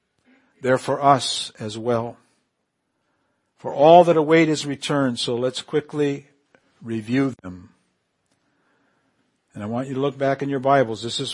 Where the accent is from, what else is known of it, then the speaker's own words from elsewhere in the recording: Canary Islands, Spain; Boy, this is one that I remember growing up in the Canary Islands in the 50s.